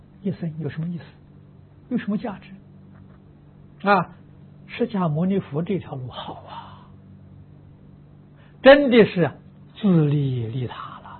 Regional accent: Anhui, China; moved away; 我们家乡属于桐城派的地盘，所以农村里面都有私塾啊

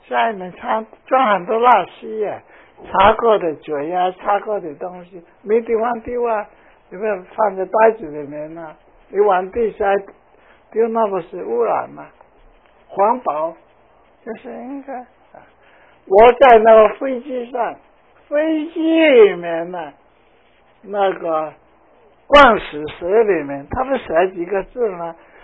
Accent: China; 所以我们中国人说没关系，做强盗没关系，18年又是一个好汉

